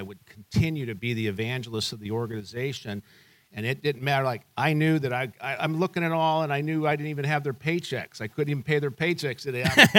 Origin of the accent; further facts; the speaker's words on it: Las Vegas, Nevada, United States; I live in Las Vegas. I'm born and raised in Las Vegas